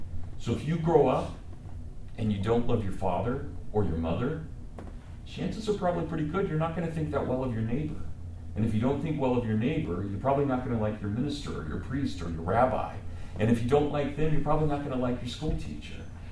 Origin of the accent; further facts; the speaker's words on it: United States; I'm an American.